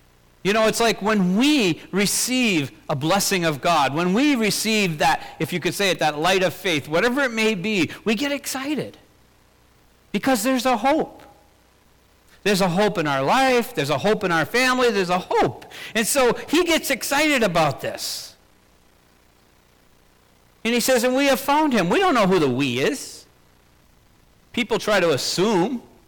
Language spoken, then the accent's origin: English; Tapiola, United States; I come from Tapiola, so I'll pick on myself.